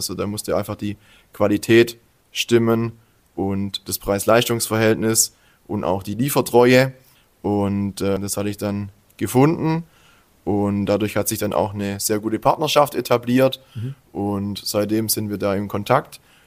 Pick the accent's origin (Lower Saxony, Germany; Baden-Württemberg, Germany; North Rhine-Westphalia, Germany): Baden-Württemberg, Germany; bald 33 Jahre alt und komme aus dem Großraum Stuttgart, also zwischen Stuttgart und Heilbronn.